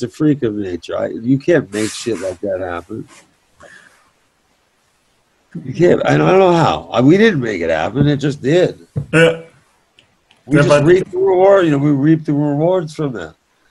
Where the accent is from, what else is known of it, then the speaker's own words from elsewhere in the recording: North Hollywood, California, United States; And we're like, Africa, Dave? We're from North Hollywood.